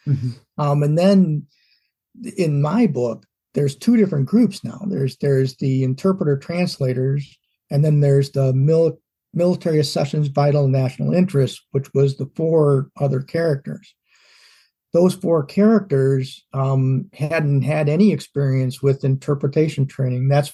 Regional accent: Chicago, Illinois, United States; Well, I grew up in Chicago in a Polish family.

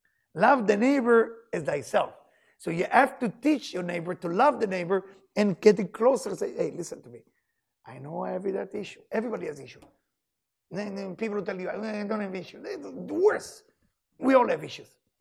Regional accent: New York, United States; now in Florida, United States; So in the beginning, I was judging because I came from New York.

